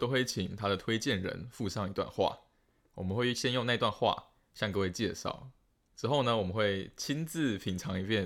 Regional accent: Tainan, Taiwan; 不要忘记我可是来自我们的古都台南

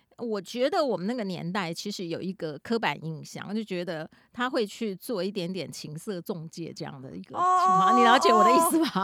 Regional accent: Tainan, Taiwan; 其实坦白讲这个对于一个从南部上来我是台南人嘛

